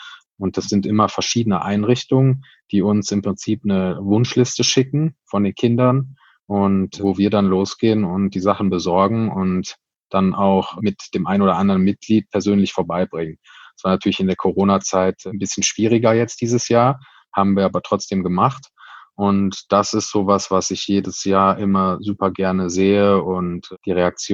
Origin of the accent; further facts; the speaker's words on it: Cologne, North Rhine-Westphalia, Germany; wir sind ein Kölner Verein, wir sind kölsche Jungs